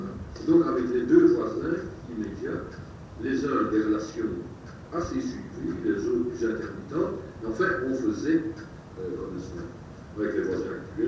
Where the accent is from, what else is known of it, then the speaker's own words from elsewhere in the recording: Dijon, Bourgogne-Franche-Comté, France; born there; Donc je suis né à Dijon, ayant terminé mes études secondaires, j'ai cherché un emploi.